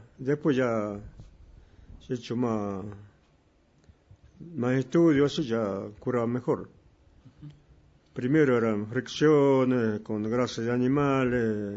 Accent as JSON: {"language": "Spanish", "town": "Cafayate", "region": "Salta", "country": "Argentina", "tie": "born there", "said": "Yo nací aquí en Cafayate, Finca La Rosa, al lado del monte, allá abajo, en la punta de la Alameda, para allá, para el río Yacuchuya. Ahí nacido."}